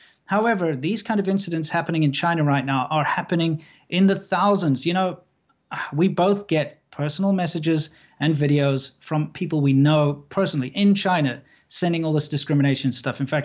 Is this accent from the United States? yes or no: no; South Africa; because of my background of growing up in South Africa